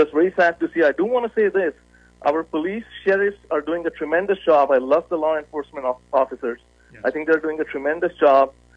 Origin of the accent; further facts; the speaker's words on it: India; moved away as an adult; also born or lived in Massachusetts; now in Dallas, United States; I grew up in India, mm-hmm. where my family relocated to when I was about 4.5 years old. And as soon as I completed my undergrad, I relocated back home to Massachusetts